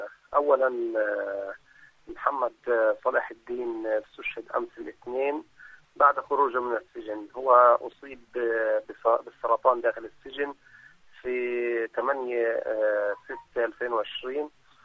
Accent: Palestine; في الحقيقة هذا مسلسل استهداف مؤلم لنا كفلسطينيين وعرب ومسلمين

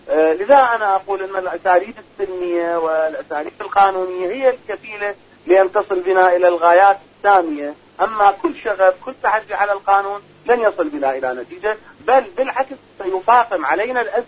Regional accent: Iraq; اليوم المواطن العراقي، صدقني أنا أقول لك من العراق

